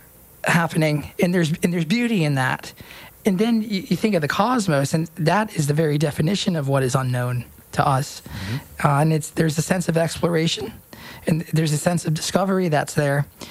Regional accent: Nashville, Tennessee, United States; Growing up in Nashville, I tried my hand at doing a lot of things.

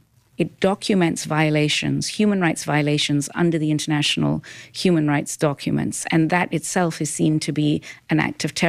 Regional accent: Kenya; So I grew up in Kenya under dictatorship.

